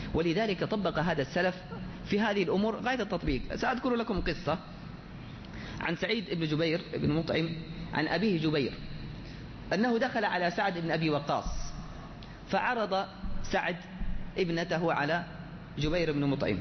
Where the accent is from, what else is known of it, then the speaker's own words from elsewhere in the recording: Jeddah, Makkah Province, Saudi Arabia; وهذه كلها صارت في الفترة الأخيرة عندنا في جدة